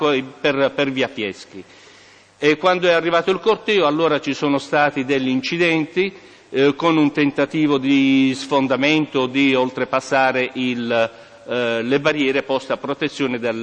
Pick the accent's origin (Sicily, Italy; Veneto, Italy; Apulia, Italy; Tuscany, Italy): Apulia, Italy; Barletta; born there; Sono nato a Barletta, 17-1-52.